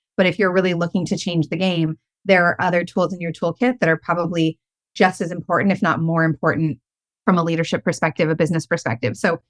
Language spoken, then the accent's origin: English; California, United States; So I grew up in California, surrounded by all sorts of family and people and programming that were focused on making the world a better place.